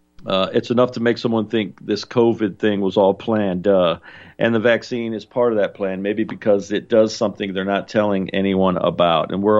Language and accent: English; New Jersey, United States; In my home state of New Jersey